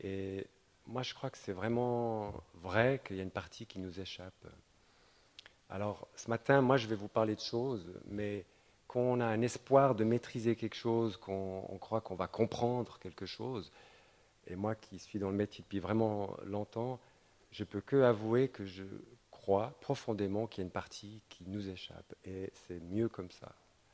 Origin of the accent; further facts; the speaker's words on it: Switzerland; born there; Je suis british au départ, mes deux parents sont anglais et je suis né en Suisse. Alors je suis suisse plus ou moins, mais les Suisses ne donnent pas la nationalité, donc en fait je suis un vrai anglais, j'ai encore le passeport.